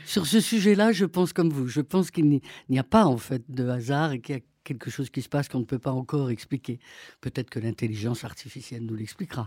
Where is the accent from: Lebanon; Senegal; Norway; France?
France; Les Ponts-de-Cé, Pays de la Loire; born there; Je suis né à Angers, au pont de Cé, très exactement, au bord de la Loire.